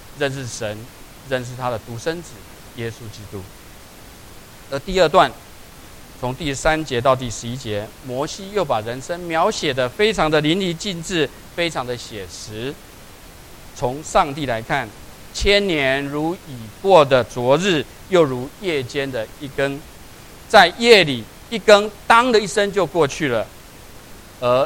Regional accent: Taiwan; now in United States; 我自己从台湾来的，我在美国纽约州念研究所，一晃眼就已经25年了。

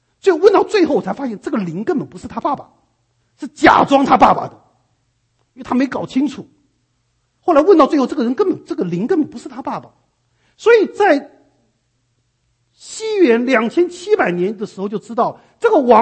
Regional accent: Taiwan; 有多少时候我从台湾来的，这在台湾来讲根本很普通的事情，

